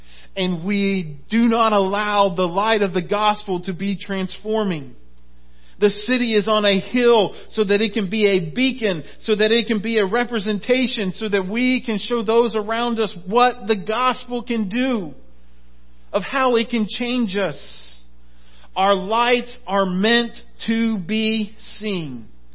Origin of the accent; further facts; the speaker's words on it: Lake Wales, Florida, United States; In Florida, our home where I grew up in Lake Wales was on a hill.